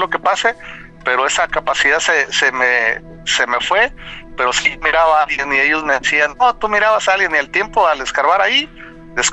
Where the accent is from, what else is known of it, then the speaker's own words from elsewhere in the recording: Nayarit, Mexico; Ahí mismo en mi pueblo, ahí en Nayarit.